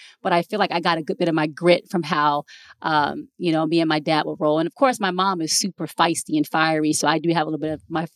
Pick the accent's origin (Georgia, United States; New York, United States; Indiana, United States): Georgia, United States; Atlanta; also born or lived in Fort Hood, United States / Germany / Monterey, United States; Decatur, Riverdale, Georgia is where I spent predominantly like most of my life growing up in Atlanta, Georgia. And then again, being a military baby, I lived in places like Germany. I lived in Monterey. I was also born in Fort Hood, Texas